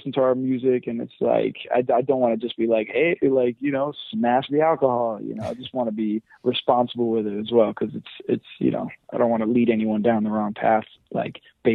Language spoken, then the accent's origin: English; London, United Kingdom; born there; My background, I was born in London, so I'm British at heart, right? My mom is my mom's whole family is British